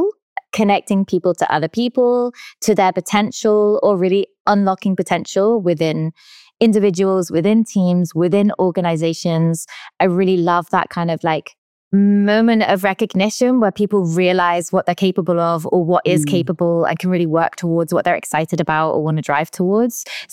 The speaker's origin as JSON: {"language": "English", "region": "England", "country": "United Kingdom", "lives_now": "Amsterdam, Netherlands", "said": "I'm English, but I'm based in Amsterdam."}